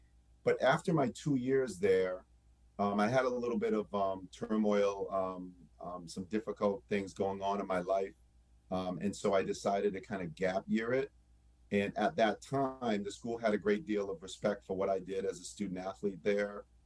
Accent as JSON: {"language": "English", "town": "Lowell", "region": "Massachusetts", "country": "United States", "tie": "born or raised there", "said": "I grew up in Lowell, Massachusetts, played a lot on the playground"}